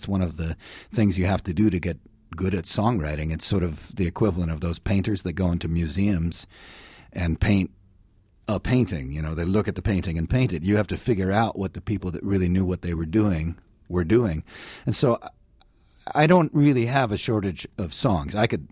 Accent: Milwaukee, Wisconsin, United States; moved away as an adult; also born or lived in Boston; I mean, so I grew up in Milwaukee, and then when I was 22, I moved out to Boston, and I just started playing in the subway

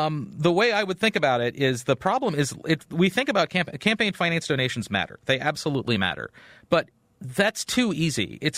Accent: Maryland, United States; Well, I grew up in Maryland. I'm a Washington Redskins fan.

